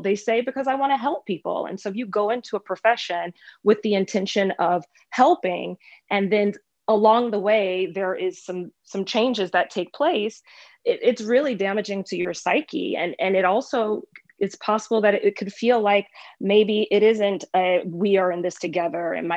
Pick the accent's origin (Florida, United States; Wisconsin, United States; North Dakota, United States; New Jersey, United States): Florida, United States; Miami; and of course I'm born and raised in Miami